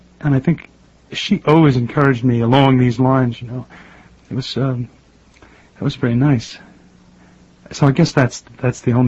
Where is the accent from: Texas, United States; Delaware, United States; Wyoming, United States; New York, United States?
New York, United States; Long Island; No, I was born in New York City, mm-hmm. and I was raised on Long Island